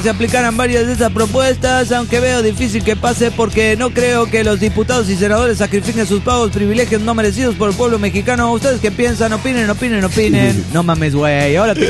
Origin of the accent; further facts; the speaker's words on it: Guadalupe, San José, Costa Rica; De niña vivía en Guadalupe, como a 15 minutos del centro de San José de Costa Rica